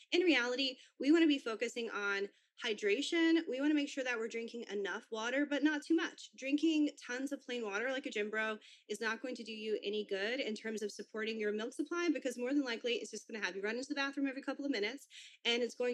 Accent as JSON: {"language": "English", "region": "the South", "country": "United States", "said": "I'm from the South, so I don't know where y'all are, but out here there's Dollar Generals everywhere."}